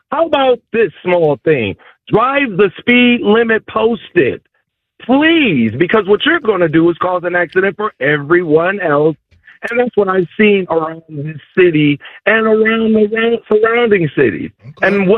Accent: Cleveland, Ohio, United States; now in Columbus, United States; I'm from Cleveland, Ohio, and we drive completely different up there because we know how to drive in the snow and the slush and the rain running from the side or up and down.

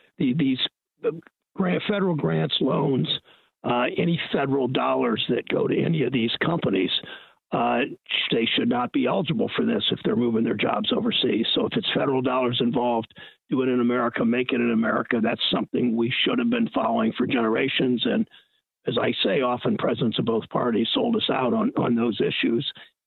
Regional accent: Mansfield, Ohio, United States; Where I grew up in Mansfield, I went to Johnny Appleseed Junior High School with the sons and daughters of machinists and electricians and millwrights and auto workers and steel workers.

